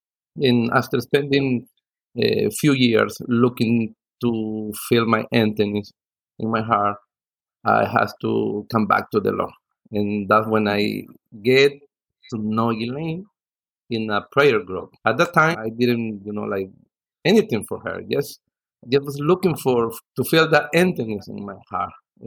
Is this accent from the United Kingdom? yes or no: no; El Salvador; now in United States; I'm from El Salvador, and I immigrated to the United States in 1989, running away from a civil war that I was going on in El Salvador.